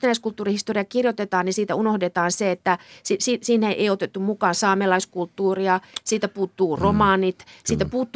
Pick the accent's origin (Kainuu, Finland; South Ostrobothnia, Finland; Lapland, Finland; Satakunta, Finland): Lapland, Finland; Kemi; moved away as an adult; mä oon 67 syntynyt ja kasvoin Kemissä, josta 80-luvun puolivälin jälkeen lähdin